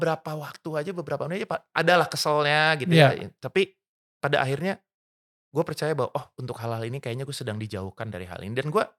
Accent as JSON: {"language": "Indonesian", "country": "Indonesia", "tie": "born there", "said": "gue bersyukur banget dilahirkan di Indonesia ini ya."}